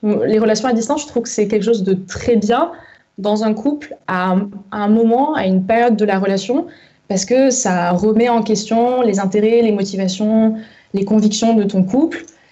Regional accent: Southern France, France; moi aussi, je suis du Sud

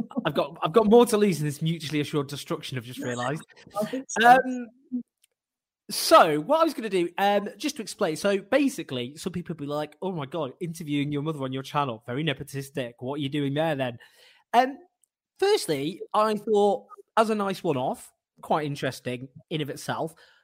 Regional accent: Sheffield, Yorkshire and the Humber, United Kingdom; born there; I was born in Sheffield.

